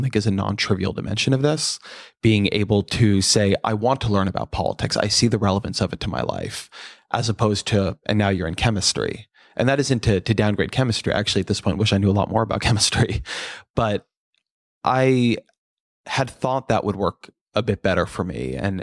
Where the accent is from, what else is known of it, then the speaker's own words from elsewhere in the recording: Irvine, California, United States; There's a guy named Kevin Drum, who was actually in my hometown of Irvine, California.